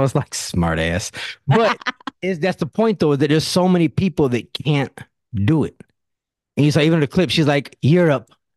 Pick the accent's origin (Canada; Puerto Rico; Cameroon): Puerto Rico; born there; I was born in Puerto Rico.